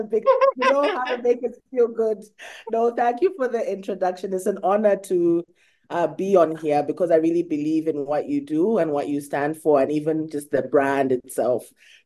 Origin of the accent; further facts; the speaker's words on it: Coventry, West Midlands, United Kingdom; also born or lived in Lusaka, Zambia / Mafikeng, South Africa; I was born in Lusaka. We left when I was six, like I said, to go, and my mom was studying law in Coventry. So 6 to 12 in Coventry, so basically my whole entire primary school in Coventry.